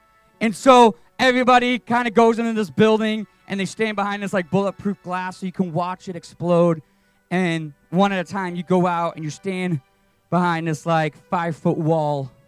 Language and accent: English; Liverpool, North West England, United Kingdom; I grew up in Liverpool, England, okay? The only sport I ever played was soccer.